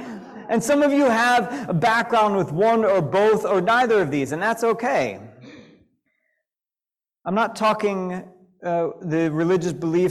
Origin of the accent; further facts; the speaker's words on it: South West England, United Kingdom; I'm ordained Unitarian Universalist minister, and I grew up in Unitarian Universalism, actually mainline, so not that far away, in Devon.